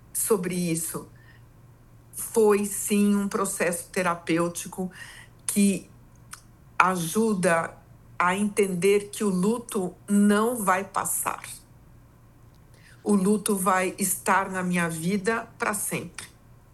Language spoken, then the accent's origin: Portuguese; São Paulo, Brazil; nós somos de São Paulo, diferente das outras famílias.